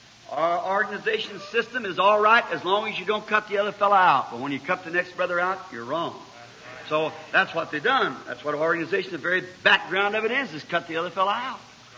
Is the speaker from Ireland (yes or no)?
yes; Ireland; My people formerly were Catholic, you know, so being an Irishman.